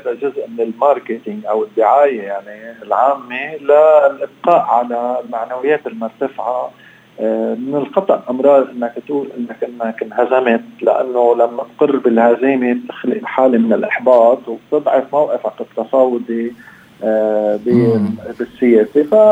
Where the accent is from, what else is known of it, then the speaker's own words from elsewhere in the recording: Lebanon; ولكن نحن اليوم بحاجة ماسة كلبنانيين للمفاوضات